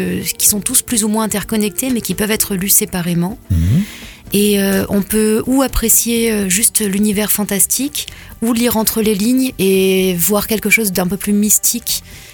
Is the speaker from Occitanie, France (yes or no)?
yes; Saint-Michel, Occitanie, France; Alors moi, je suis de Saint-Michel, proche de Mirande.